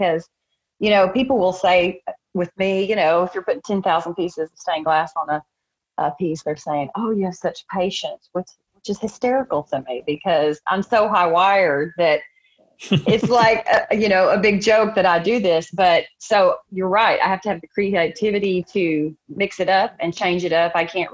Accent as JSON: {"language": "English", "region": "Texas", "country": "United States", "lives_now": "Siloam Springs, United States", "said": "I'm from East Texas, but my family is from Northwest Arkansas. And so I made a big move back home, back to Northwest Arkansas."}